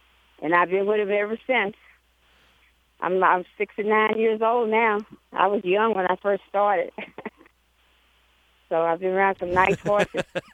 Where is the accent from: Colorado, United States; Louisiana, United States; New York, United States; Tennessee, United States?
Louisiana, United States; I'm from Louisiana, and I wanted to work for somebody that was nice to me.